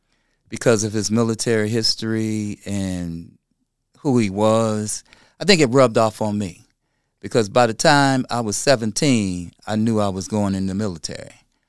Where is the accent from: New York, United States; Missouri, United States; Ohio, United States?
Ohio, United States; I grew up in Secor Gardens right off of Door Street. I didn't know anything about the world.